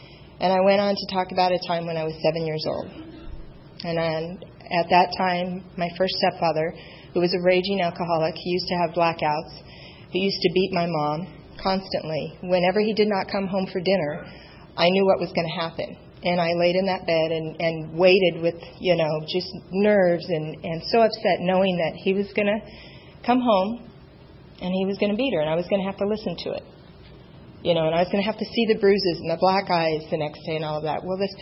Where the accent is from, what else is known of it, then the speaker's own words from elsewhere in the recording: San Diego, California, United States; I'm from San Diego.